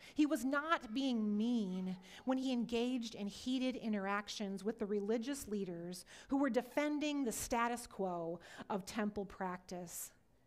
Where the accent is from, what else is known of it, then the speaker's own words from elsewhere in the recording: Iowa, United States; when I told her that I was from Iowa, her face lit up.